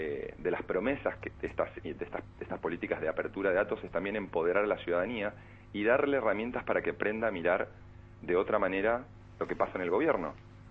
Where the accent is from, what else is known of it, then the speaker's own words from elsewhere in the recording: Argentina; nosotros como argentinos, en Argentina